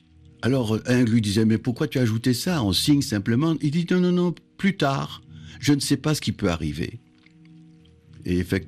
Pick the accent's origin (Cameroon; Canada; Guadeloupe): Guadeloupe; Basse-Terre; born there; Je suis né à Basse-Terre, en Guadeloupe, et je suis fier d'être basse-terrien.